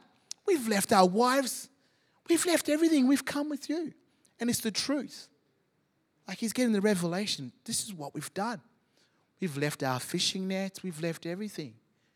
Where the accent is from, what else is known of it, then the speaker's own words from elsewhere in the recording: Zimbabwe; Because I grew up in Zimbabwe and it was all about education